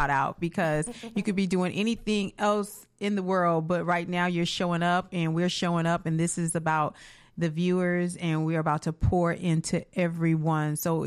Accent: Miami Beach, Florida, United States; I was born and raised in Miami Beach. I graduated, went to college in New York.

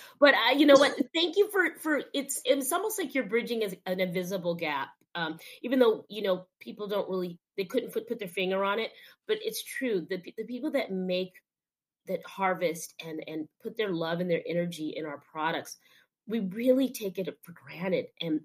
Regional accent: Athens, Attica, Greece; now in United States; Guys, I'm here from Athens, Greece. I'm doing my MBA at Pepperdine.

